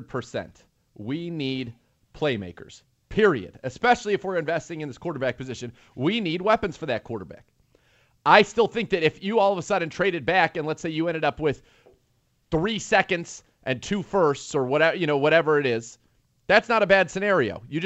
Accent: California, United States; I'm sorry. I'm from California. Los Angeles Rams.

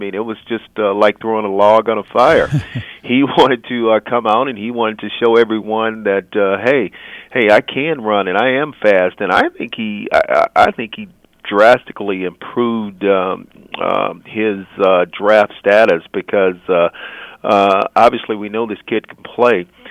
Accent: Alabama, United States; obviously I'm from Alabama, and that's a sweet part.

